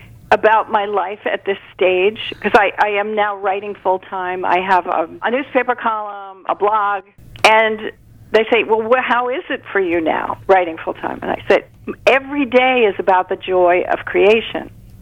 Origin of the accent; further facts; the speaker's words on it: New Jersey, United States; born there; I'm Irish Catholic. … I was born in a neighborhood where the church was built first. This is in South Jersey.